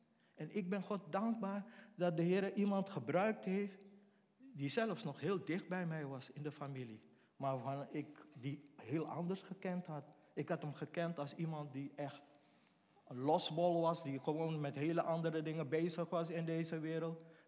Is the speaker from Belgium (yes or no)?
no; Suriname; now in Netherlands; Ik ben daar uit Suriname vertrokken hier naartoe. En ik ging daar terug naar Suriname.